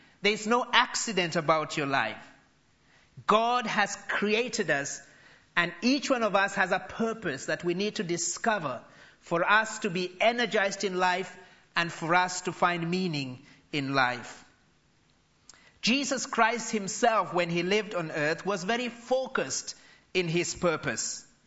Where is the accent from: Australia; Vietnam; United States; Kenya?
Kenya; now in North Harrow, United Kingdom; having come over from Kenya, which is my home country.